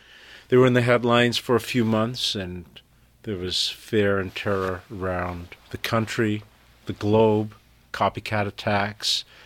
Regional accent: Zimbabwe

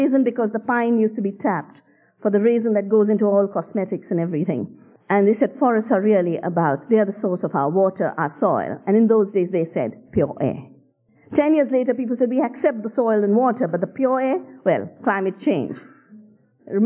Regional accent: Uttarakhand, India; I went to visit my favorite spots in the Himalaya. I come from the Himalaya.

